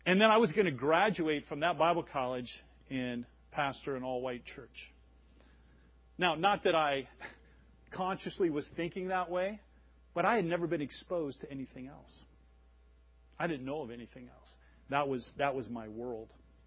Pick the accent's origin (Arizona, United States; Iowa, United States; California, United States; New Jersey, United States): Iowa, United States; Des Moines; growing up in Des Moines, we have an inner city. It's not as big as Minneapolis's inner city, but it's an inner city. And it was the area of town where I was growing up.